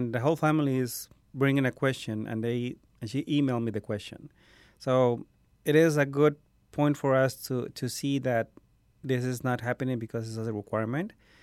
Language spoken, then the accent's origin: English; Peru; I'm from Peru, and my formation is with the Salesians in a religious order, in a youth group.